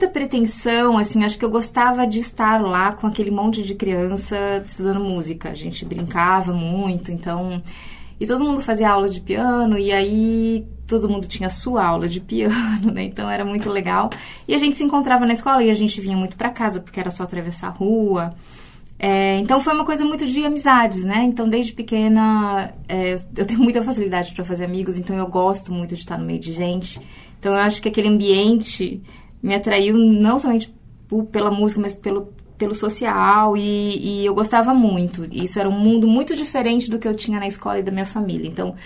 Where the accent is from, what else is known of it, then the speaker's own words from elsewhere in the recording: Adamantina, São Paulo, Brazil; Era uma cidade muito pequena, Adamantina, né? De onde eu vim.